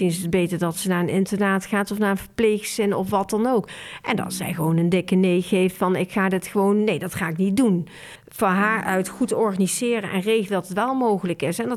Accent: Nijmegen, Gelderland, Netherlands; Ik ben geboren getogen in Nijmegen.

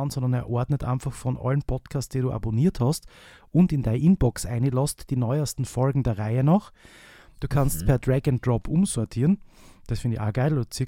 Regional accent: Austria; Also alles das, wo man schon als Österreicher so ein bisschen mitreden kann

